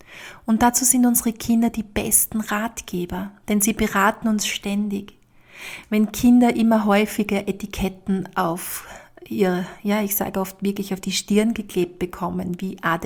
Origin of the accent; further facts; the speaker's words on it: Austria; bei uns in Österreich